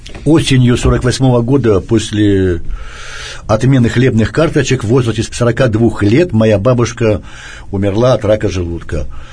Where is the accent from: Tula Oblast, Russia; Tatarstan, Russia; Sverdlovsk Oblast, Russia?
Sverdlovsk Oblast, Russia; Yekaterinburg; born there; Ну, моя родина, я родился на Уктусе в Турчермете, то есть сейчас Чкаловский район города Екатеринбурга. А мои предки, они, в общем-то, ну, выходцы из Подмосковья.